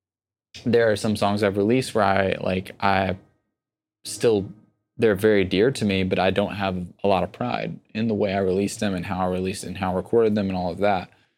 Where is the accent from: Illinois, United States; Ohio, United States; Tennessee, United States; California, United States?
Tennessee, United States; Old Hickory; I am from a small town called Old Hickory, Tennessee. Population 50 people, most of which are senior citizens.